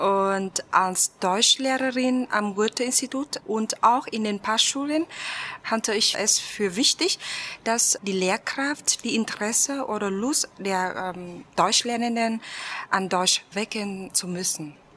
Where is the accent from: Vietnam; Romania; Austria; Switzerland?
Vietnam; German is a second language; Ich komme aus Vietnam und ich bin 1985 geboren.